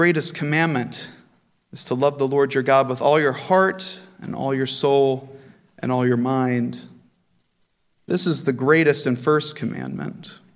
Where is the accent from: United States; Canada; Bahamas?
United States; Although, as an American, I really do like that saying.